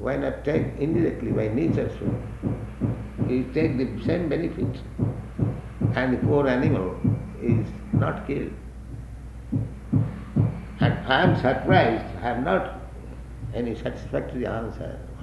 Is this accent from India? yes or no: yes; India; English is a second language; because we come from India, this winter is little troublesome for us.